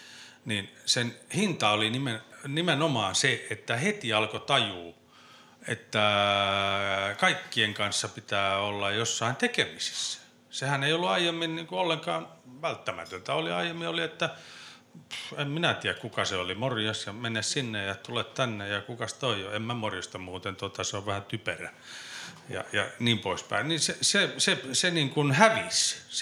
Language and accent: Finnish; Kerava, Uusimaa, Finland; Minä kun olen Keravalta, niin minä joudun käsin huitomaan ja yrittämään löytämään epätoivoisesti sanoja.